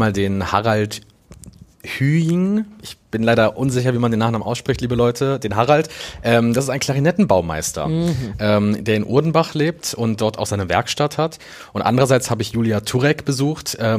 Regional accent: Düsseldorf, North Rhine-Westphalia, Germany; ich meine, ich bin ja aus Düsseldorf

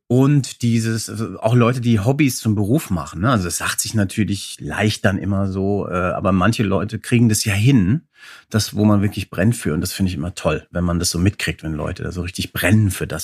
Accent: Bad Vilbel, Hesse, Germany; Und dann noch der Abschluss in meiner Heimat bei Frankfurt in Bad.

